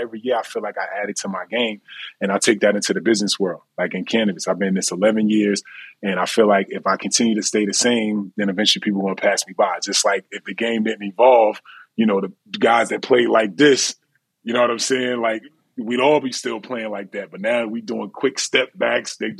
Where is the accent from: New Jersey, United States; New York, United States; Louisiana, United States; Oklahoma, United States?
New Jersey, United States; you know how we are from Jersey, we cocky and just we confident.